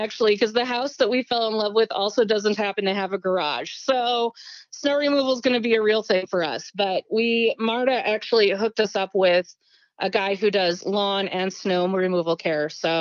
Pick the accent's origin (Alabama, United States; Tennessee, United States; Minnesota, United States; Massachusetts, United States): Minnesota, United States; Twin Cities; now in Kansas, United States; I grew up in the Twin Cities, and I've lived in Kansas for about 2 decades now, actually.